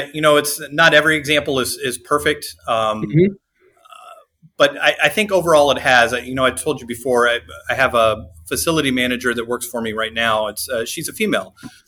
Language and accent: English; Midwest, United States; also born or lived in Indiana / Minnesota / Nebraska; I'm from the Midwest. I've lived a couple different places, Indiana, Minnesota, and then Nebraska.